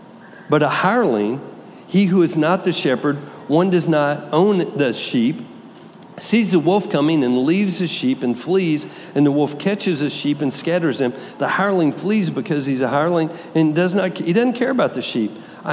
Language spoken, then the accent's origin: English; Texas, United States; many of you know I'm from Texas, so I was a cattle guy. We didn't do sheep.